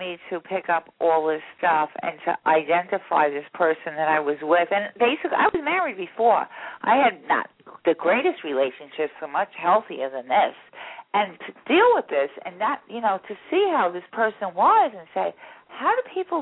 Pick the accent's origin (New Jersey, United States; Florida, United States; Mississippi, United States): New Jersey, United States; He's from Brooklyn and I'm from Jersey